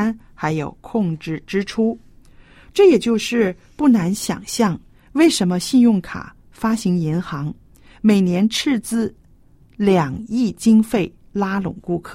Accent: China; 我觉得我们中国人的家庭呢，还是妇女管家的比较多

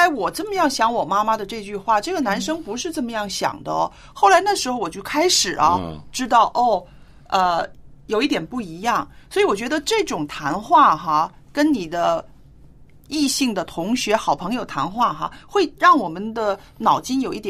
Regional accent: China; 为什么早恋这个词只有我们中国人才有呢？

